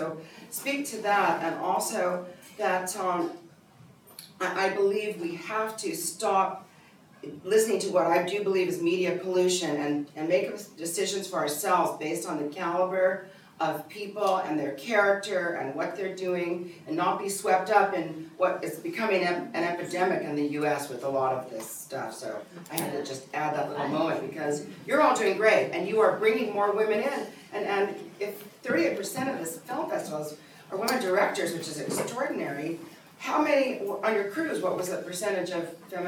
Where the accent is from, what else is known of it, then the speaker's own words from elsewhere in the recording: San Pedro, California, United States; from San Pedro, California, the port of Los Angeles.